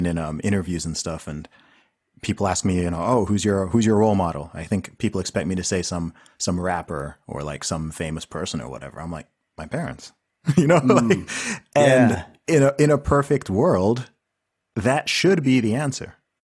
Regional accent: Saudi Arabia; also born or lived in Nigeria; I'm originally Nigerian, right? I'm Nigerian. You know, I grew up in Saudi Arabia. So in that sense, in terms of like the family and culture and stuff like that, like, I'm pretty conservative

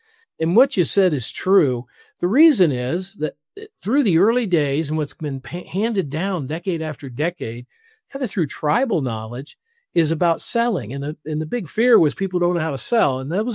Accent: Columbus, Ohio, United States; someone right here in my hometown in Columbus, Ohio

